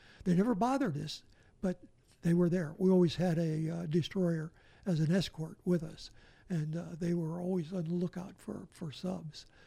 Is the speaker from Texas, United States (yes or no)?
no; Leiter's Ford, Indiana, United States; little kid from Leiter's Ford, Indiana, you didn't see anything like that.